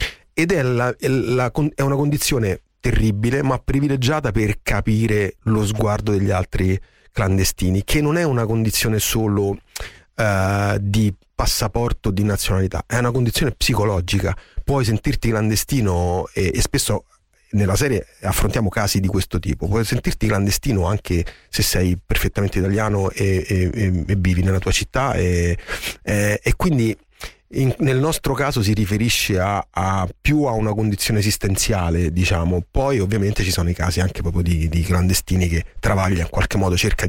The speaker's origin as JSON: {"language": "Italian", "town": "Rome", "region": "Lazio", "country": "Italy", "said": "lo dico da romano e lo dico da amante di Milano, mi piace molto Milano"}